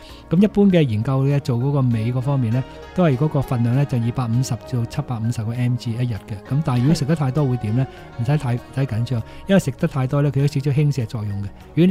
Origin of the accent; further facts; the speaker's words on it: China; 我哋中國人好多人煲乜啊煲物咧，都有啲金皮啊、橙皮啊